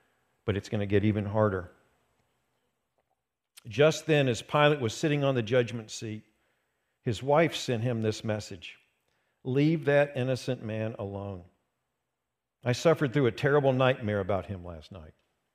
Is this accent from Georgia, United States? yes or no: no; West Virginia, United States; Look, I'm from West Virginia.